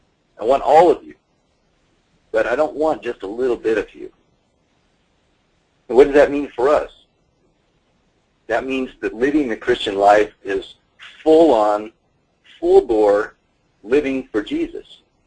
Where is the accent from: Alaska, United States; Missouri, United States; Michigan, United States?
Alaska, United States; North Pole; But growing up in Alaska, it's extremely cold, as you might imagine, 60 degrees below zero every winter.